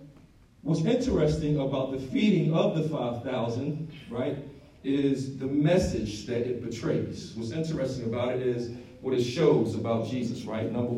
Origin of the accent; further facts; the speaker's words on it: Philadelphia, Pennsylvania, United States; I mean, I do know that the Philadelphia Eagles are the champions. They did win the Super Bowl. It is my hometown.